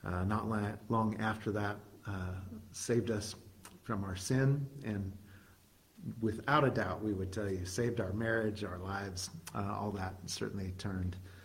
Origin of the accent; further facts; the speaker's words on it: Cheyenne, Wyoming, United States; we are from Cheyenne, Wyoming.